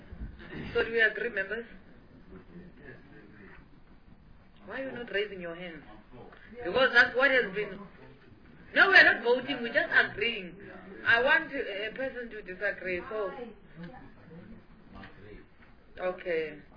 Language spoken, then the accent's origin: English; Soweto, Gauteng, South Africa; I'm from Soweto. I was just making an example because of where I grew up.